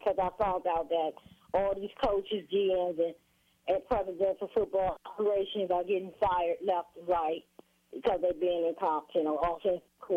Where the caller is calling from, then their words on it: West Virginia, United States; West VA. I'm at home today. I'm off today.